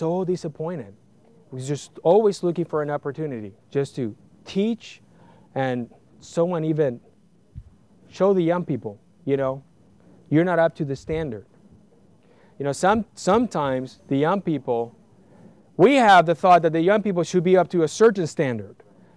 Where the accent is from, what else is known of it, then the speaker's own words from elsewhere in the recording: Puerto Rico; I remember when I was growing up, you know, I'm originally from Puerto Rico.